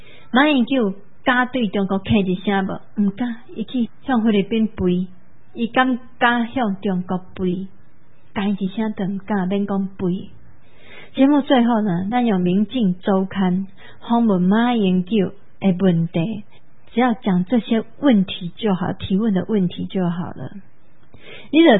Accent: Taiwan; 到时我们台湾人、啊、变成中国的一线的时候，

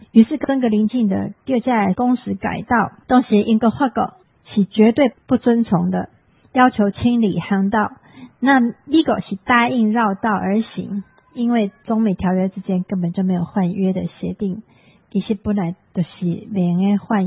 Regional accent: Taiwan; 你看我们台湾人去中国做生意，

